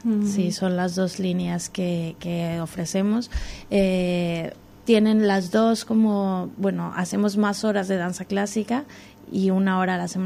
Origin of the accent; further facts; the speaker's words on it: Mexico; moved away as an adult; now in Barcelona, Spain; Sí, jo vengo des de Barcelona. Bueno, soy mexicana. Llegué a Barcelona a estudiar una maestría en danza terapia